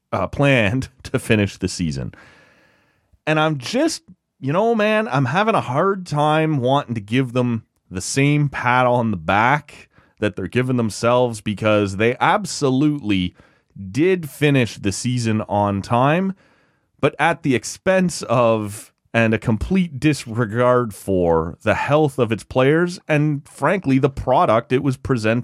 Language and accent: English; Toronto, Ontario, Canada; I grew up in Toronto, I'm listening to the Fan 590, and it's Toronto sports media